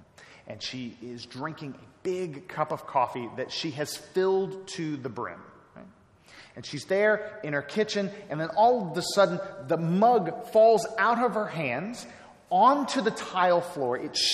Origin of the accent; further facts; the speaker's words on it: Texas, United States; but I'm a Texan, and so I have to say that.